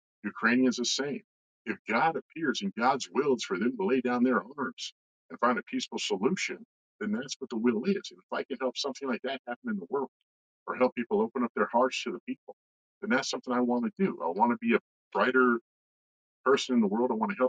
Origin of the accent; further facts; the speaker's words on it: California, United States; also born or lived in Las Vegas; I grew up in California, then I moved to Las Vegas, and I got into trouble